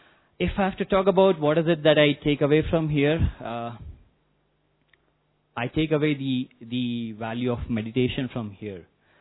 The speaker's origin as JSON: {"language": "English", "town": "Ahmedabad", "region": "Gujarat", "country": "India", "said": "from Ahmedabad."}